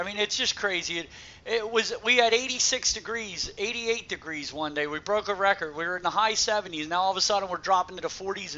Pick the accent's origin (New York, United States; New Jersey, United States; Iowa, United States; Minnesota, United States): New Jersey, United States; I just want to let you all in on a little secret. I'm from New Jersey. I'm going to piss and moan. It's what I do. And I am going to repeat myself over and over again. It's just what we do here in New Jersey.